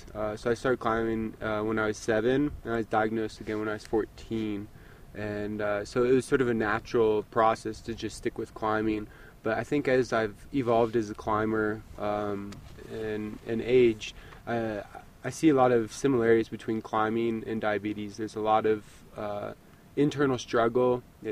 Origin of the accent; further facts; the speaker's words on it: Portland, Oregon, United States; I'm from Portland, Oregon.